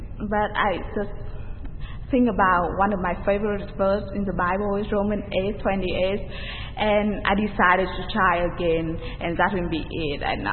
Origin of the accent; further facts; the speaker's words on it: Vietnam; English is a second language; I'm an academy senior. I'm from Vietnam. I grew up in a Buddhist family and surrounded by a Buddhist friend